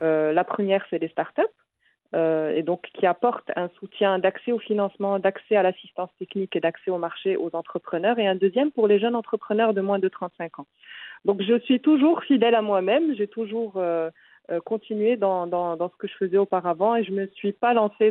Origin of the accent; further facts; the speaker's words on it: Saudi Arabia; also born or lived in Morocco; j'ai pas grandi au Maroc. J'ai grandi toute mon enfance en Arabie Saoudite parce que mon papa était expatrié là-bas. Et très rapidement, à l'adolescence, Y a, mes parents se sont séparés et on a dû rentrer au Maroc.